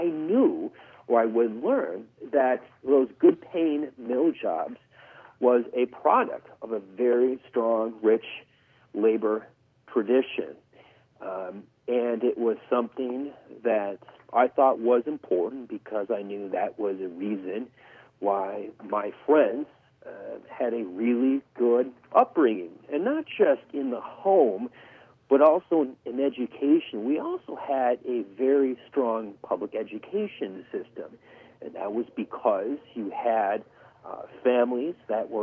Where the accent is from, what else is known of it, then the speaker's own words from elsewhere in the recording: Little Chute, Wisconsin, United States; For me, it was growing up on Carolyn Drive in Little Chute, Wisconsin.